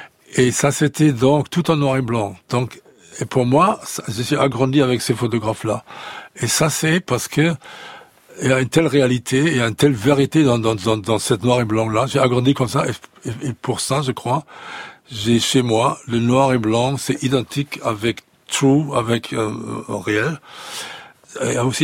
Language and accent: French; Duisburg, North Rhine-Westphalia, Germany; French is a second language; quand on vient de Duisbourg, de la Ruhr et tout ça, toutes les usines et toute la fumée et toutes ces choses comme ça